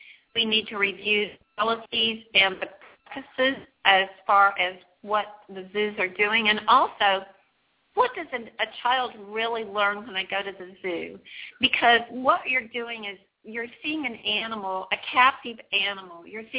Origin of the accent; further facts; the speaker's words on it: Oklahoma, United States; because I was raised in Oklahoma, and another way of thinking back there